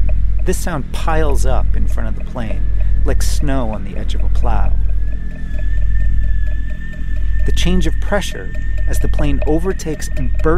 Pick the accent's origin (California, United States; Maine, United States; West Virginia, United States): Maine, United States; When I was growing up in Maine, which she represented